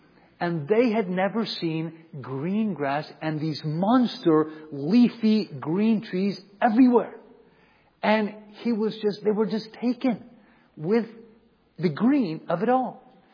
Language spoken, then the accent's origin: English; Virginia, United States; Now, I grew up in Northern Virginia, so I know the Washington monuments.